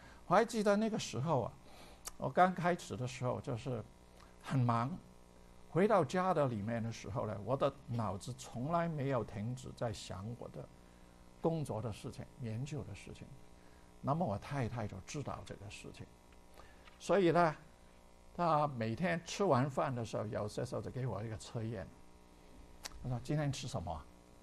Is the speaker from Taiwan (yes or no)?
no; Guangdong, China; 我们广东人有句话叫水锅鸭子的背